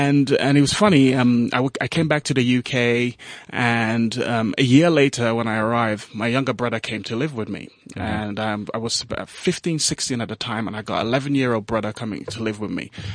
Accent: Gambia; English is a second language; now in United Kingdom; I'm from the Gambia, for crying out loud.

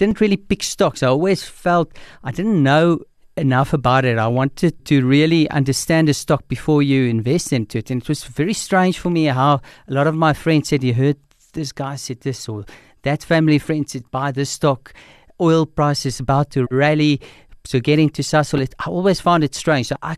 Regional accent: Pretoria, Gauteng, South Africa; also born or lived in Middelburg; I come from Pretoria, so grew up in Pretoria. Spent my high school years in a smaller town called Middelburg in Mpumalanga, and then came back to Pretoria to attend university at the University of Pretoria.

